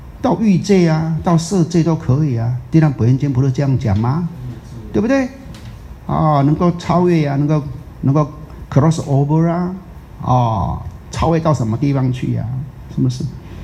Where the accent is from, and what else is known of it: Taiwan